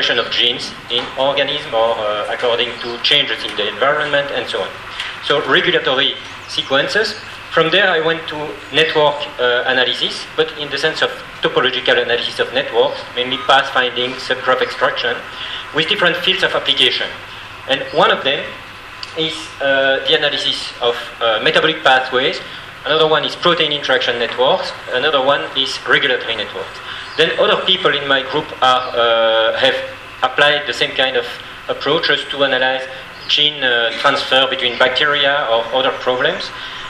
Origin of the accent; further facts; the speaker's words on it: Belgium; now in Marseille, France; I'm coming from Belgium. I'm Belgian, and I used to work in the Université Libre de Bruxelles in Brussels until last year. And since 1 year, I'm now working in France, in the south of France, in Marseille.